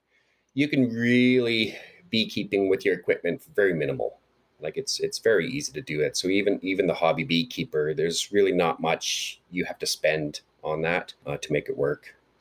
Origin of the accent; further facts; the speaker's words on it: Canada; accent: Canadian; So I'm not sure if I pronounced that right. That's my Canadian accent there.